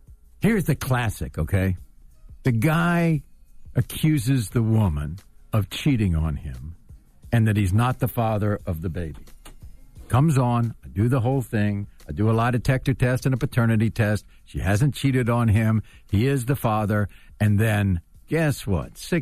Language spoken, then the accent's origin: English; Washington, District of Columbia, United States; I grew up in Washington, D.C., so I'm kind of a local kid, and I've been around government most of my life.